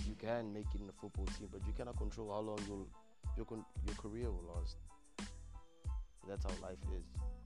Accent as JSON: {"language": "English", "country": "South Africa", "said": "I'm from South Africa."}